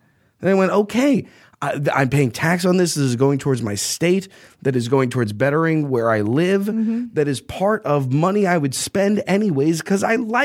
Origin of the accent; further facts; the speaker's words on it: New England, United States; I'm not gonna throw down California on the gauntlet of best growers. I'm from